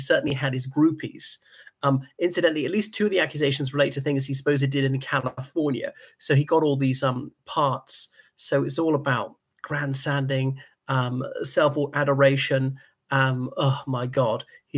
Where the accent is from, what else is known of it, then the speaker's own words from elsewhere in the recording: Ireland; Where are you from? I said, Ireland. And he said, well, you know what they say about Irish people